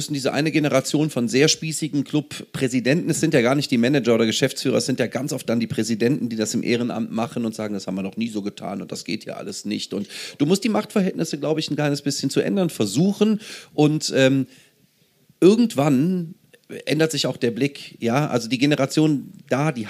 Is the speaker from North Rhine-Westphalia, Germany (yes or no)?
yes; Aachen, North Rhine-Westphalia, Germany; Ich komme ja aus Aachen